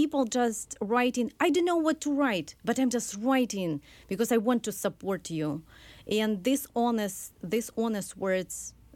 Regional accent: Novosibirsk, Novosibirsk Oblast, Russia; English is a second language; moved away as an adult; now in Minnesota, United States; I'm originally from Novosibirsk, it's the capital of Siberia, and now I live and work in Minnesota in the very north of the United States. I came here 3 years ago. Now it's 5 years ago already.

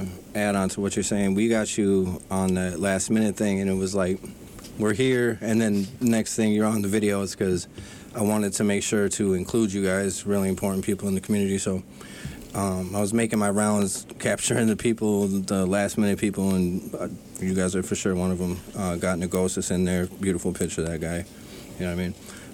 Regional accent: Bad River, Wisconsin, United States; We're both from Bad River, pretty much the same.

